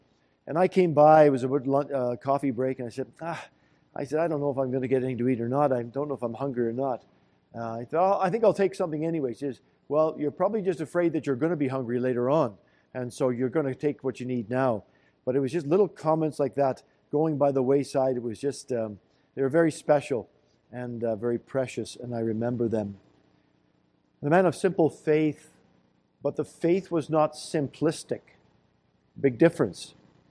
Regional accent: Canada; to me as a Canadian

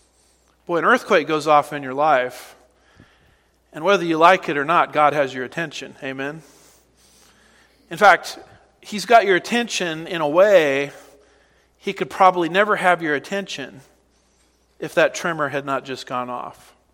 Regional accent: California, United States; I grew up in California. I grew up with tremors.

